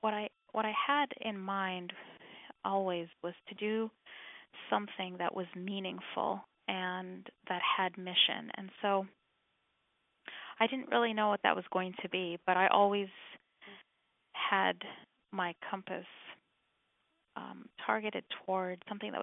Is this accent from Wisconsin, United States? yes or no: yes; Madison, Wisconsin, United States; also born or lived in Egypt; I was born in Egypt, and I grew up in Madison, Wisconsin, where I attended public school and went to the University of Wisconsin for my education.